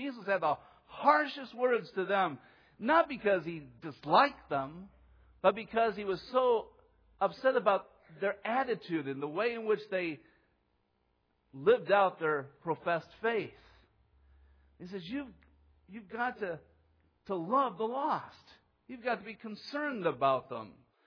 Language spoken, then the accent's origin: English; Iowa, United States; born there; I was born in Iowa and I grew up with a wicked, wretched, sinful heart.